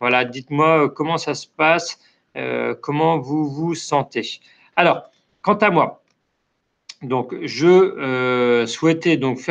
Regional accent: Lille, Hauts-de-France, France; je suis du Nord. Et ben Marjo, ben moi aussi, je suis de Lille.

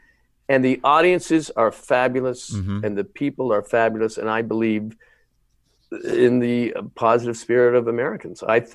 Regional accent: Canada; You know, it's very interesting as a Canadian politics.

